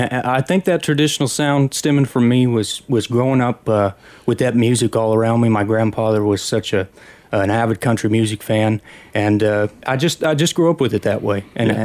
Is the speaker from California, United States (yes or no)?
no; Yukon, Oklahoma, United States; I am originally from Oklahoma. I grew up in Oklahoma in a town called Yukon. It's actually home